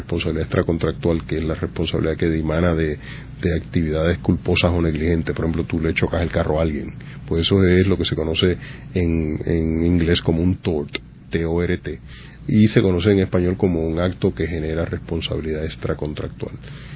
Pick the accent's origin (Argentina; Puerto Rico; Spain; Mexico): Puerto Rico; Nosotros en Puerto Rico tenemos el código civil español